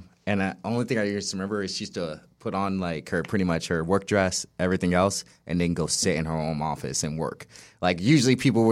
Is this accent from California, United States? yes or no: yes; California, United States; also born or lived in St. Louis, United States; So like I was born in St. Louis, Missouri, and then my mom decided to move to California because you want to move to California.